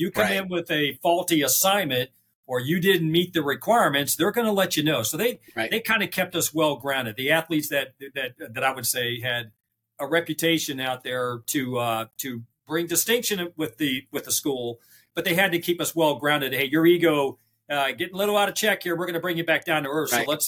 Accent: Swanton, Ohio, United States; also born or lived in Marion; I was born in Marion, Ohio. My parents moved to Northwest Ohio in Swanton when I was young. That's where I went to grade school. And I went to Swanton High School

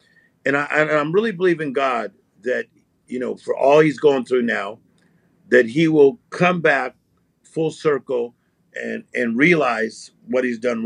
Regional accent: Compton, California, United States; when we were raised in Compton as kids, lower income, seven people in a 2-bedroom apartment

